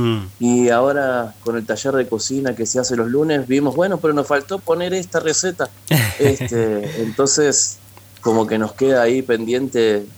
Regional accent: Buenos Aires, Argentina; si me voy a Buenos Aires, porque yo soy oriundo de Buenos Aires, tampoco me reconocen.

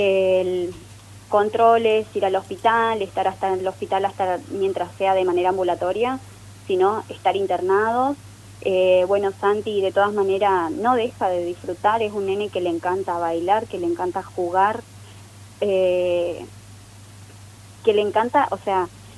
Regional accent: Posadas, Misiones, Argentina; moved away as an adult; now in Buenos Aires, Argentina; nosotros somos de Posadas Misiones, pero estamos en Buenos Aires desde el 2024.

